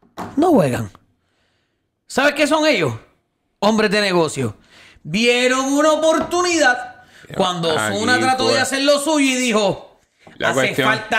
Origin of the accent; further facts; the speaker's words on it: Ponce, Puerto Rico; yo que he ido a juegos de Ponce, yo soy de Ponce